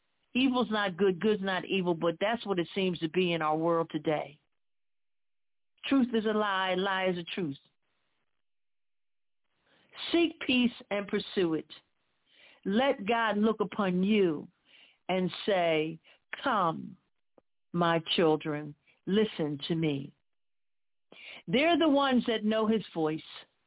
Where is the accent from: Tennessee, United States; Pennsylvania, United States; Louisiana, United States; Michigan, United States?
Pennsylvania, United States; Philadelphia; the church I grew up in Philadelphia after I got saved.